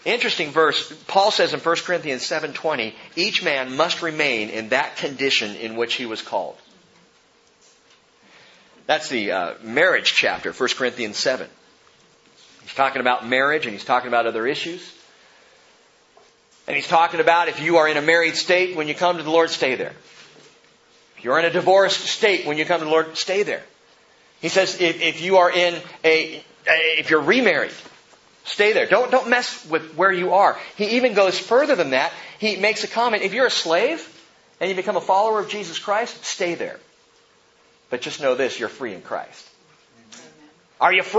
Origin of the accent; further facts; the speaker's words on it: California, United States; now in Anacortes, United States; I moved up here from Southern California. I was a Southern California dude.